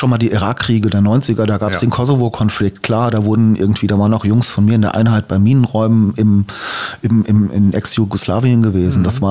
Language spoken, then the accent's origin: German; Hesse, Germany; also born or lived in Darmstadt; Dann bin ich in Osthessen aufgewachsen. In der Nähe zwischen Fulda und Schlüchtern, mein Kinzigkreis. Am Arsch der Welt, so in so einem ganz engen Tal. Auf der einen Seite Spessart, von der anderen Seite Vogelsberg. Die Rhön schließt so an.